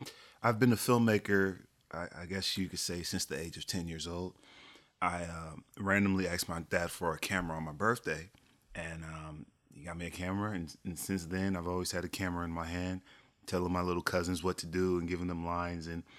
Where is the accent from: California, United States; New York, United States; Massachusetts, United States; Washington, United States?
Washington, United States; Seattle; So myself and my collaborator by the name of Nikki Wade, we're both from Seattle, actually.